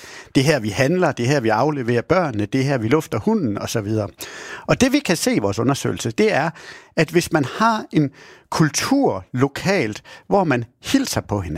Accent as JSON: {"language": "Danish", "town": "Aarhus", "region": "Central Denmark Region", "country": "Denmark", "said": "jeg kan godt afsløre, at jeg er fra Aarhus"}